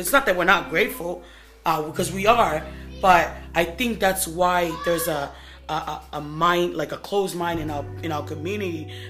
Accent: Tonga; No, growing up in Tonga, like a part of my background, you know, you don't have much option

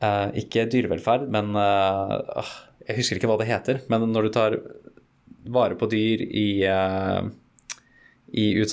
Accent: Oslo, Norway; moved away; Det synes jeg var utrolig gøy som nordmann, det var jo litt av en overgang for min side, fra Oslo til det.

